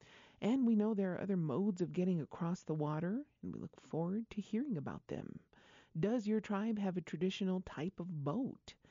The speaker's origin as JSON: {"language": "English", "town": "Isleta Pueblo", "region": "New Mexico", "country": "United States", "said": "from Isleta Pueblo."}